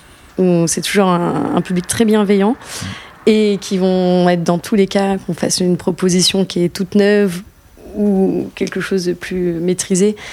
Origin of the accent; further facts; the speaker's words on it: Caen, Normandy, France; now in Paris, France; Du coup, bah, je suis aussi de Caen, mais j'habite à Paris maintenant.